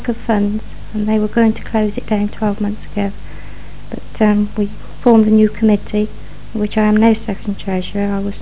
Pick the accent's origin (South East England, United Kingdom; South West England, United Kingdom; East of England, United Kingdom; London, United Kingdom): South East England, United Kingdom; Witney; Well, we came through from Whitney. I originate from Whitney, but my husband and I, we were running agricultural camps in Bicester and surrounding areas.